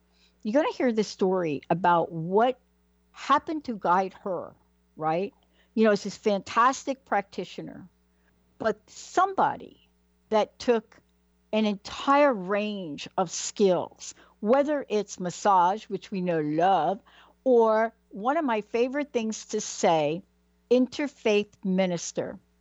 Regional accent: New York City, New York, United States; You know, look, I'm from New York, yeah? Born in the Bronx.

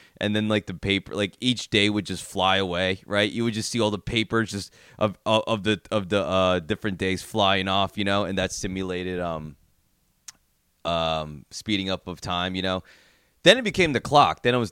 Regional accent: New Jersey, United States; I grew up in Jersey. I grew up with a bunch of knuckleheads. We curse all the time.

